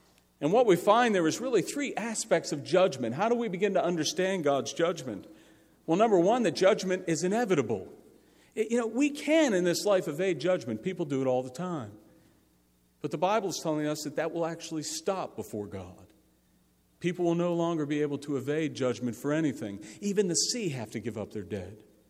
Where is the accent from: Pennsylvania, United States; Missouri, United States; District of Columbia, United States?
Pennsylvania, United States; Pittsburgh; when I was growing up in Pittsburgh, in our basement, or we used to call it a game room in the 70s